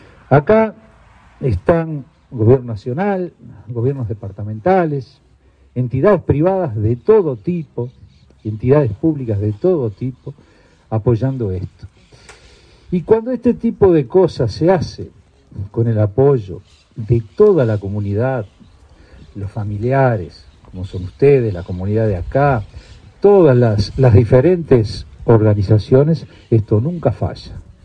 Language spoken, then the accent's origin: Spanish; Florida, Uruguay; pues yo soy de Florida, así que no es de caso. Pero sale del Uruguay profundo.